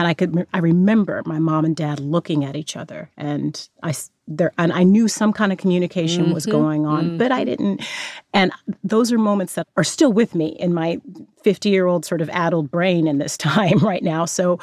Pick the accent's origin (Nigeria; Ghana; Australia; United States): United States; Fresno, California; It was hard because I was this kid from Fresno, California, who had gotten accepted to Juilliard.